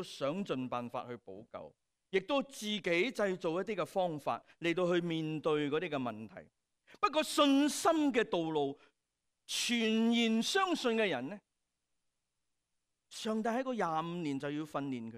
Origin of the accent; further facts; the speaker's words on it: China; 我们中国人都是这样说的